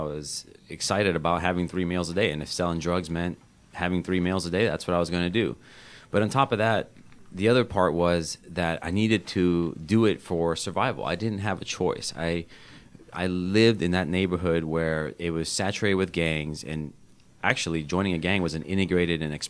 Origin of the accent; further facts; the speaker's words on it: Miami, Florida, United States; I grew up in the grip of poverty. We were raised in Miami-Dade County where it was tough